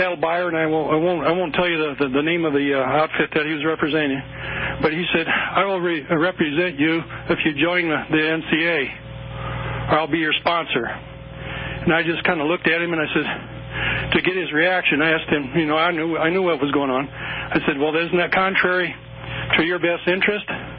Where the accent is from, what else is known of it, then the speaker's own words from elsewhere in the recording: Nebraska, United States; We're from Nebraska. We do a few cattle.